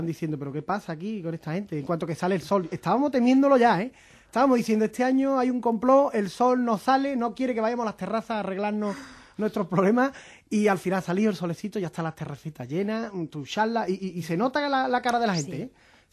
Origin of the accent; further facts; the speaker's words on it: Jerez de la Frontera, Andalusia, Spain; soy de Jerez de la Frontera y yo aquí en Madrid yo necesito un ole de todo el público.